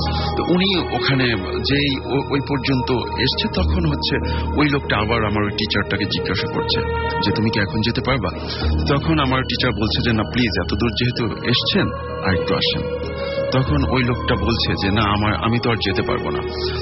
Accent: Baliakandi, Dhaka Division, Bangladesh; এটা হচ্ছে আমার গ্রামের বাড়িতে, সেটা হচ্ছে রাজবাড়ি বালিয়াকান্দিতে

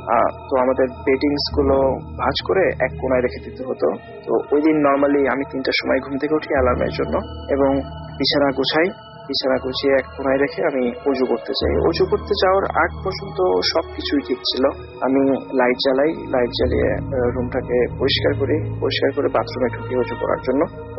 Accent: Sirajganj, Rajshahi Division, Bangladesh; now in China; আমি বর্তমানে চায়নাতে পড়ালেখা করছি, আর আমার দেশের বাড়ি সিরাজগঞ্জ।

